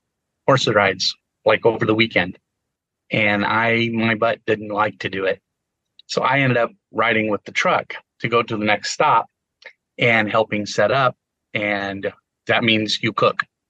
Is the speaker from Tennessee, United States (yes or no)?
no; Rancho Cucamonga, California, United States; I grew up in Cucamonga.